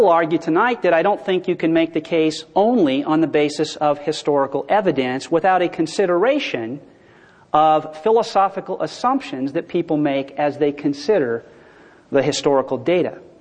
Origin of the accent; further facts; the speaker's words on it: California, United States; I'm from Southern California, and if it ever got this cold, nobody would go anywhere for anything.